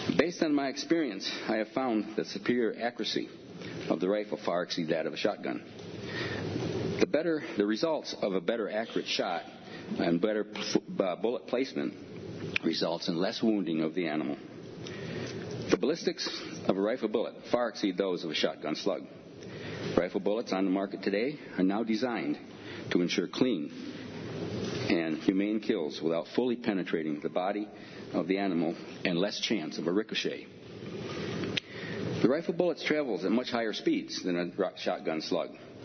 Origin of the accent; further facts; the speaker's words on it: New York, United States; I'm a longtime resident of Tompkins County. I grew up on West Dryden Road on a small farm.